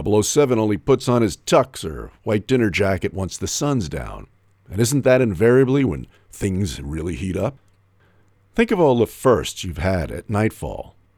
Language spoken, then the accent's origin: English; New York City, New York, United States; I grew up in New York, and I dubbed it the City of Suffering.